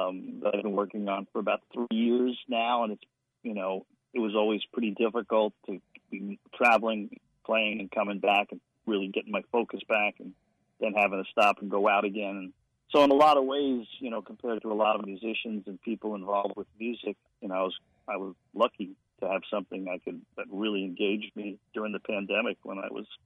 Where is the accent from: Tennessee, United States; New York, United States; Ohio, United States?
New York, United States; also born or lived in Philadelphia; I'm an Easterner. I grew up in New York and Philadelphia.